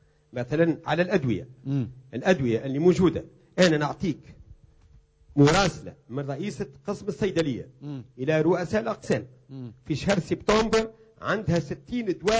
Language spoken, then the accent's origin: Arabic; Tunisia; انا مواطن تونسي.